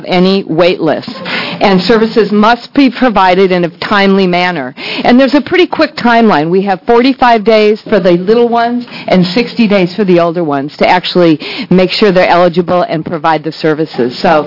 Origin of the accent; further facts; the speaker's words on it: Lane County, Oregon, United States; I'm from Lane County.